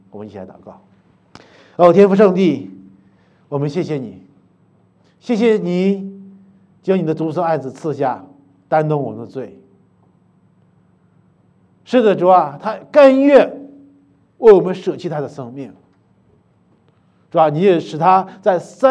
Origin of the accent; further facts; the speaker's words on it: China; 对啊，我们中国人有句话，对吧？